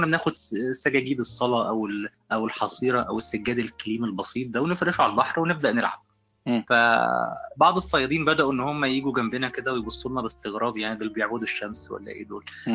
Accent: Egypt; وازاي أنا كطفل مصري في الوقت ده يعني كنت بشوف الحضارة الهندية عاملة ازاي

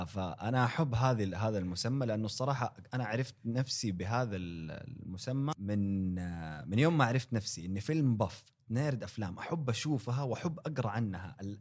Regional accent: Mecca, Makkah Province, Saudi Arabia; انا يا صديقي ابن مكه، انا ولدت وتربيت في مكه المكرمه،

